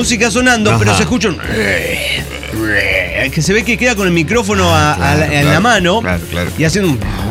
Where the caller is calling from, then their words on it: Barcelona, Catalonia, Spain; de Barcelona, Cataluña, España.